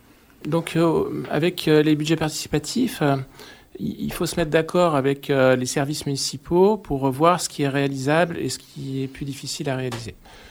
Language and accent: French; Auvergne-Rhône-Alpes, France; Moi, je viens de Savoie.